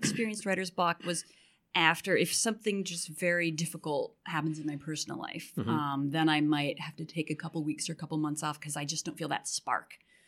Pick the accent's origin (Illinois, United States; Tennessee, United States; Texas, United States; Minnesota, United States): Illinois, United States; Chicago; moved away as an adult; also born or lived in New York; now in Los Angeles, United States; I love Chicago. Going back there this weekend. And I lived there my first 18 years. Then I went to New York, so I've had the extreme weather of Chicago and New York, but I love LA the best.